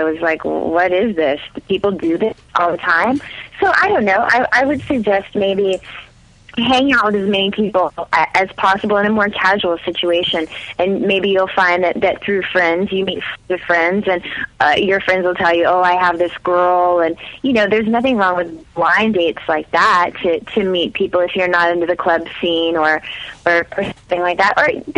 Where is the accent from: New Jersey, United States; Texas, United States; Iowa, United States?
Texas, United States; now in Los Angeles, United States; When I came out here to LA, I'm actually from Texas.